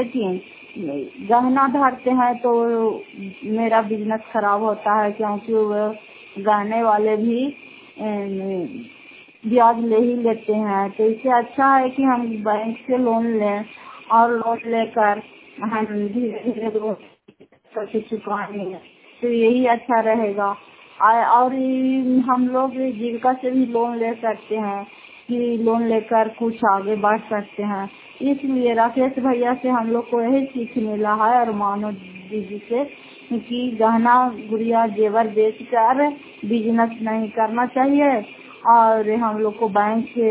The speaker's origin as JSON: {"language": "Hindi", "town": "Fatehpur", "region": "Bihar", "country": "India", "said": "घर फतेहपुर, पंचायत मकरौता, जिला नालंदा, किराया पचरा ब्लॉक की निवासी हूँ।"}